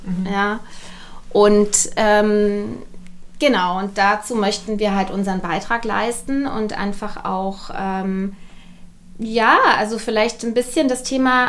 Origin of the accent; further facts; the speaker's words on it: Munich, Bavaria, Germany; Ja, das hat sich aufgebaut in München tatsächlich, aus meiner Heimatstadt.